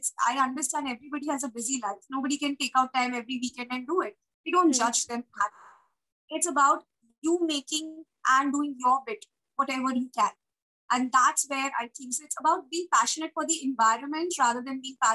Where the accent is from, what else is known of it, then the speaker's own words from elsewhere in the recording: Kolkata, West Bengal, India; also born or lived in Uttar Pradesh; I'm from UP, born and brought up in Calcutta.